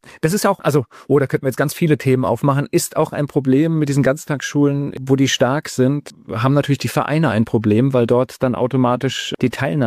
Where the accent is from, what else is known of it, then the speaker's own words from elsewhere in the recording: West Germany, Germany; ich bin in Westdeutschland zur Schule gegangen